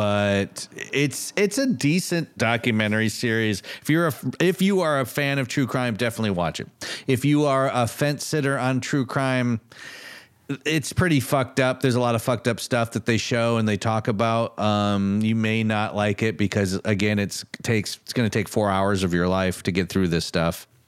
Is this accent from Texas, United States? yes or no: no; Michigan, United States; I didn't have that growing up in Michigan.